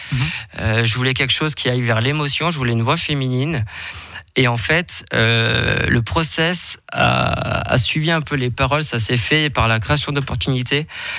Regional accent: Auvergne-Rhône-Alpes, France; je viens d'Ardèche, à une heure au sud de Lyon, en France, un petit village de 600 habitants.

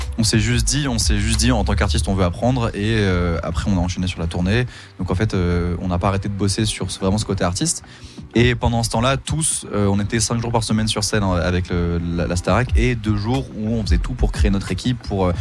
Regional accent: Pau, Nouvelle-Aquitaine, France; moi, je suis né à Pau, j'ai grandi à Pau, j'ai passé toute ma vie à Pau

